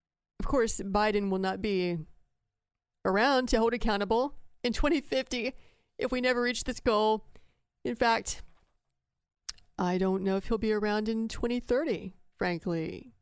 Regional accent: Texas, United States; I'm embarrassed to admit it as a Texan

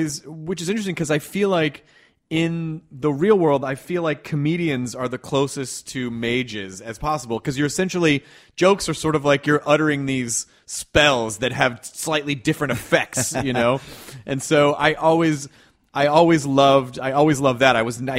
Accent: Memphis, Tennessee, United States; also born or lived in Kentucky; I grew up in the South. I was born in Kentucky and grew up in Memphis, Tennessee, and was always sort of socially outcast.

